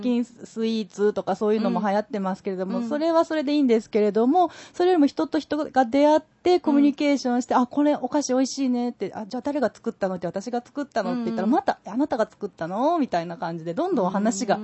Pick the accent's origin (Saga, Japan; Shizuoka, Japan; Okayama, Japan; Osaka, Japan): Okayama, Japan; 何の縁もなくって、私岡山出身だし